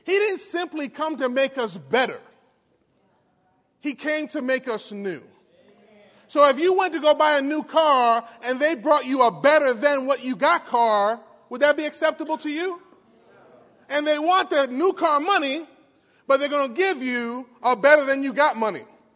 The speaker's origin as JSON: {"language": "English", "town": "Queens", "region": "New York", "country": "United States", "said": "I'm from Queens, New York, but I'm going to throw the y'all at you"}